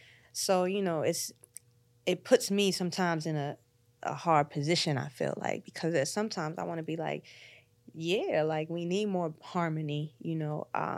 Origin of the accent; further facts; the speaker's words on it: Snow Hill, North Carolina, United States; Like, I'm from Snow Hill, North Carolina. Okay. Like, you have to know what that is to understand, you know, the balance of who I am.